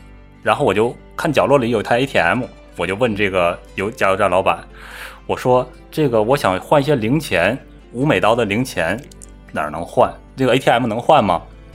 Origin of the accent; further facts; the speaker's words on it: China; 我说最后来，我来自中国。